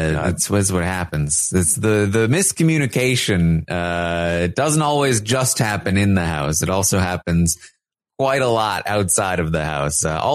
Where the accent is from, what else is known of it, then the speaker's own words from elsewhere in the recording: Boston, Massachusetts, United States; For years and years, people thought I was from Canada because my audition video had a joke where I crossed out Boston and I put Canada.